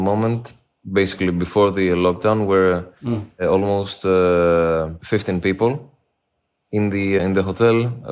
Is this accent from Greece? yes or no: yes; Greece; English is a second language; also born or lived in London; because it's easier. I'm from Greece, and I have studied architecture in London. And at the moment, I live in Greece, and I work in Greece. Right now, I'm in my apartment in Athens.